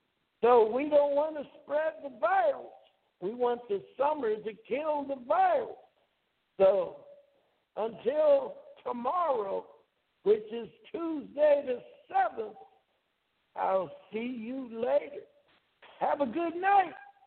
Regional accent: Los Angeles, California, United States; born or raised there

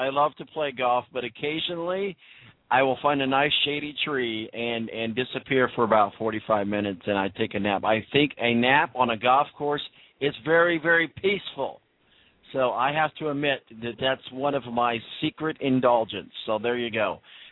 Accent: Evansville, Indiana, United States; now in Indianapolis, United States; I'm from Indianapolis. Well, I'm from Evansville, Indiana, but I live in Indianapolis, Indiana now with my wife.

